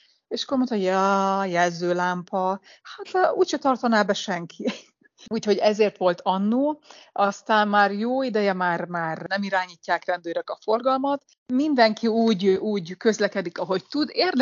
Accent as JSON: {"language": "Hungarian", "country": "Hungary", "said": "amit én sem tudtam európaiként, magyarként"}